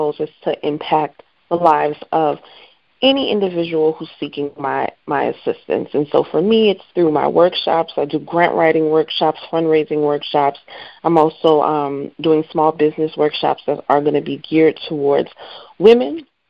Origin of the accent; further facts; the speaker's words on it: New Orleans, Louisiana, United States; and I was raised in New Orleans, so I went to school.